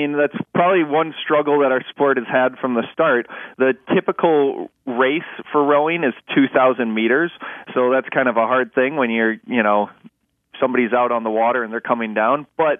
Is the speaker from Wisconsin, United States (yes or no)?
yes; Milwaukee, Wisconsin, United States; And so when I was growing up in Milwaukee, there was a club that was relatively small at the time